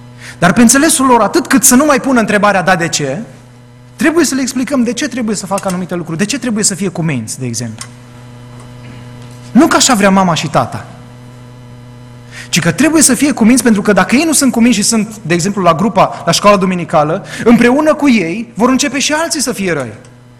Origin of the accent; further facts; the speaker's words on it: Romania; pentru noi, ca și români, este greu să exprimăm lucrul acesta